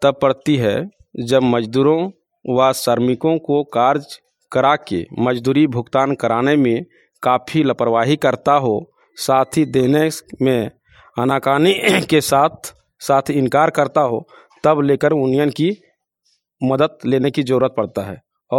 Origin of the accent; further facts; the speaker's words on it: Chano, Jharkhand, India; ग्राम चानो, post ओचागढ़, थाना विशुनगढ़, जिला हजारीबाग, राज्य झारखंड का निवासी हूँ।